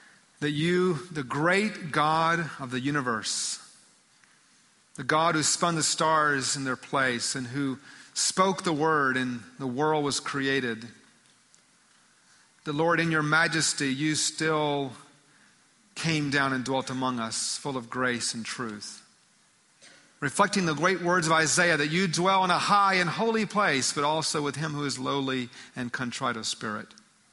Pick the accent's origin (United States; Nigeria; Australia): United States; Georgia; I was born and raised in Georgia.